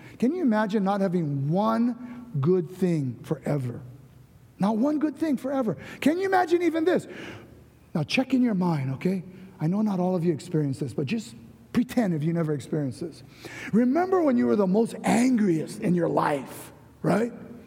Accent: California, United States; when I was a little kid growing up in Cali as a housing kid, street kid

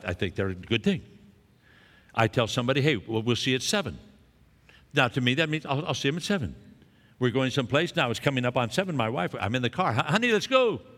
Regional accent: Scotland, United Kingdom; Now, I'm Scottish. I hate spending money. I don't know if you know anything about Scots.

